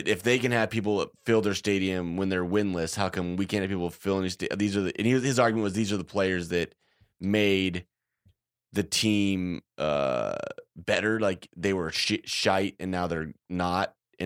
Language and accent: English; Nebraska, United States; And I think that is because I'm Nebraskan. Like, I'm from the Midwest.